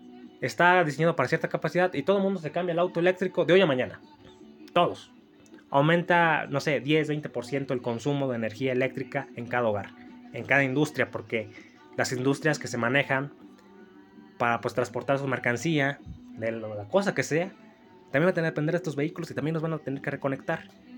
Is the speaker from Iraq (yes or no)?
no; Mexico; Pero como buen mexicano diré que Ecuador, pues sí, la regó.